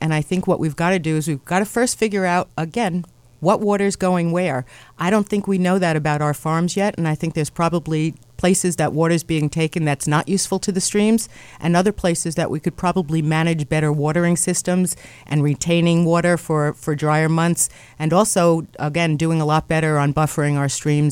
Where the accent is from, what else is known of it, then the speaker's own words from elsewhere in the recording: East Coast, United States; I think I'm from the East Coast. And there are no motorboats in reservoirs that people drink water.